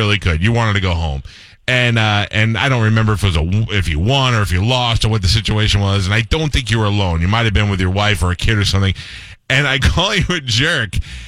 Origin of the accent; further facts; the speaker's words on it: Staten Island, New York, United States; I was a pretty poor kid. I only went to a handful of Yankee games. I grew up in Staten Island